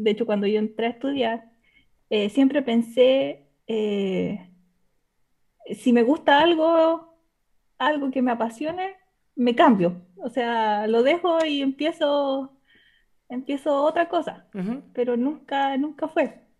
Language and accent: Spanish; Chile; No, soy de Chile.